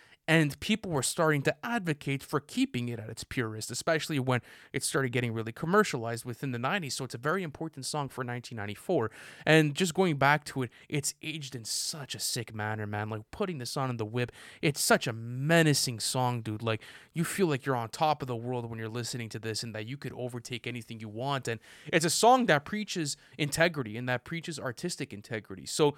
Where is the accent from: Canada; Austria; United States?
Canada; Montreal, Quebec; And we're from Montreal, too.